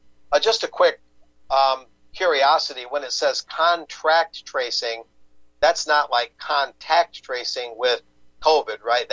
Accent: Texas, United States; After obtaining a no-bid contract in Texas, my home state, to develop a contract tracing system

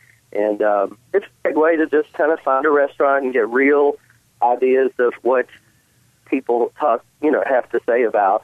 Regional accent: Birmingham, Alabama, United States; because I'm from Birmingham, I'm in charge of sort of doing the southern part of it.

